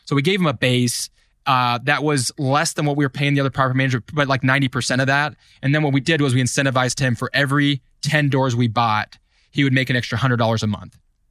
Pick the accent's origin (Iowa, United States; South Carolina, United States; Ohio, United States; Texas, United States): Iowa, United States; Des Moines; You know, so I'm from Des Moines. So, you know, some of my friends that I grew up with now are commercial brokers.